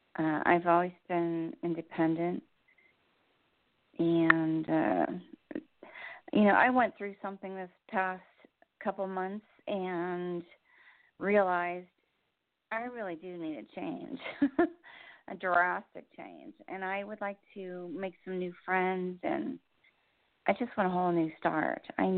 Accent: Pittsburgh, Pennsylvania, United States; now in New Jersey, United States; I'm from Pittsburgh originally, but I've lived

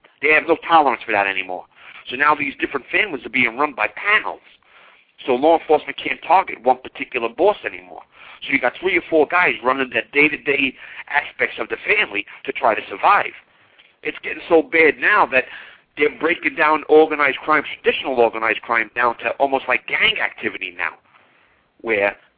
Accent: New York, United States; accent: New York; The only thing I can't do is that I have an accent so everybody knows I'm from New York.

